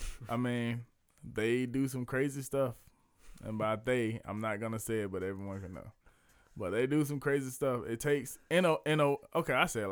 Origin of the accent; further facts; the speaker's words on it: Washington, United States; Yeah, that was the way we grew up in Washington.